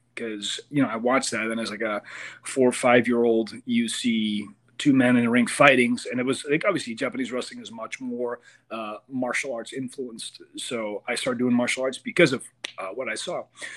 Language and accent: English; Amsterdam, North Holland, Netherlands; You know, I come from Amsterdam. And Netherlands, really small country, does not have a lot of wrestling. I am probably the most successful Dutch wrestler that has ever existed.